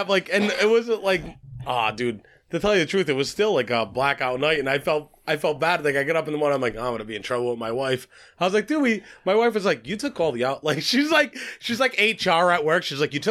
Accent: Coventry, West Midlands, United Kingdom; No, I tried that. I was like, no, I'm white from Coventry.

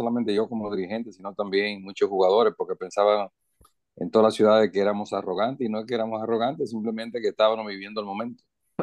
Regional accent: Dominican Republic; born there; Es el segundo ya que pasé a ser el Salón de la Fama de la ciudad que nací en la República Dominicana.

